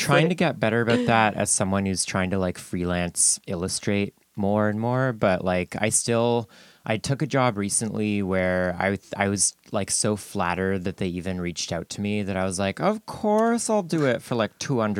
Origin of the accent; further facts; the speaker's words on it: Canada; when I say I'm visiting from Canada